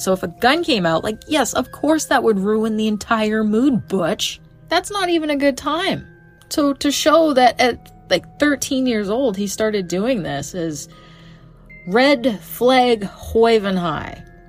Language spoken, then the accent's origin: English; Canada; as a Canadian, I don't know much about firearms